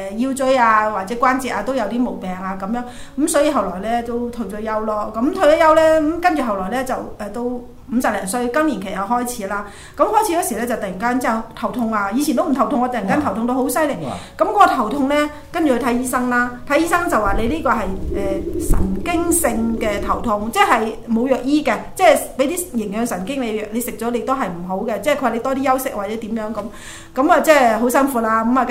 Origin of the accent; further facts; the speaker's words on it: Guangzhou, Guangdong, China; 我咧就喺廣州出生長大啦。咁大家睇唔睇得出，我已經今年已經五十幾歲嘅啦，我已經退咗休啦。